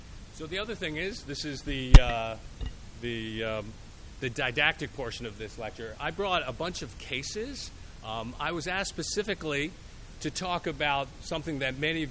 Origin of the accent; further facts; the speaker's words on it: Delaware, United States; So I grew up in Delaware, the Philadelphia area, and I used to follow the Philadelphia Eagles.